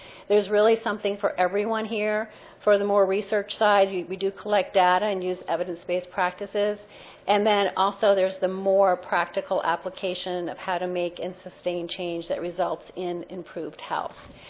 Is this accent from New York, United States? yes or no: no; Vermont, United States; And then I come from Vermont